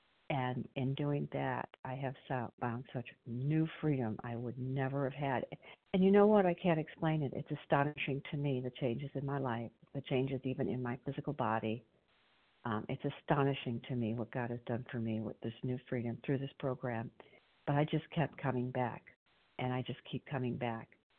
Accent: Illinois, United States; I'm from Illinois.

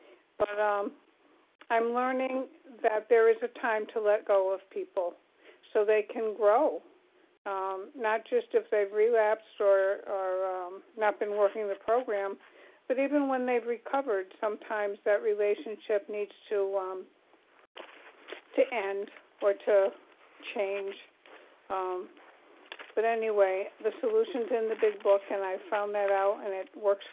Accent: Connecticut, United States; I'm from Connecticut.

